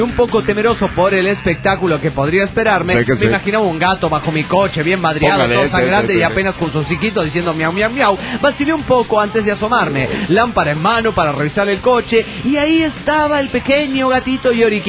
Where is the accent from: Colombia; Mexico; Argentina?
Mexico; Mexico City; now in Toluca, Mexico; del DF mexicano.